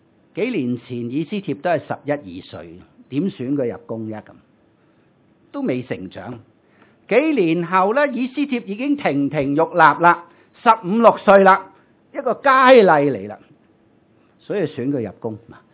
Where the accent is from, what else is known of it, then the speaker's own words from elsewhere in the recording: Hong Kong; 在现实的生活里头，我们是一个香港人的身份